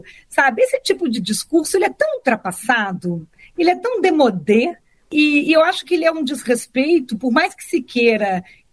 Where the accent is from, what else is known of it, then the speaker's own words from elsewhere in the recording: Brazil; nós como brasileiros, até pensando em cidadania